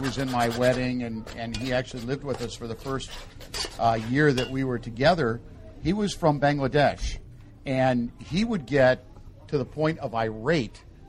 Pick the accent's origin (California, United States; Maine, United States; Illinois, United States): Illinois, United States; Chicago; I'm from Chicago. We pronounce everything Chicagoan, you know.